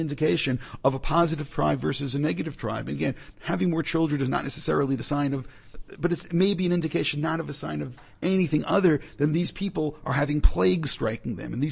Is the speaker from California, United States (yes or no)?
no; Brooklyn, New York, United States; So I grew up in Brooklyn.